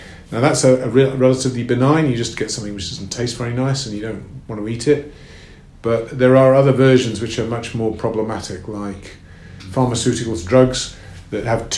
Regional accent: South Africa; I'm South African

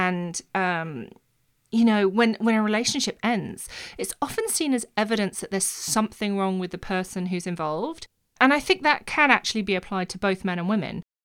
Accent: Australia; as an Aussie who was born in the 80s

